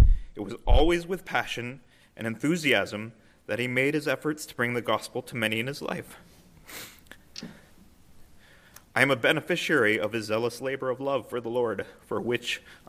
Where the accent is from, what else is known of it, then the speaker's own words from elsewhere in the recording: Toronto, Ontario, Canada; We grew up together in Toronto, lived about 10 minutes from Stephen, Susie, and Christine back in the 70s and 80s.